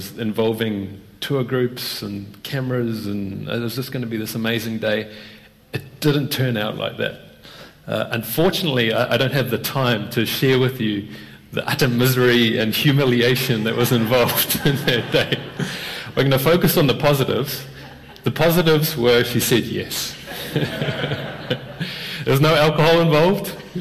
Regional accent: New Zealand; I'm from New Zealand.

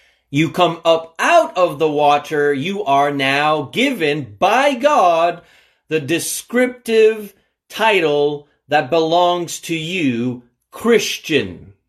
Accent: New Brunswick, Canada; as one who has been born and raised in New Brunswick, Canada.

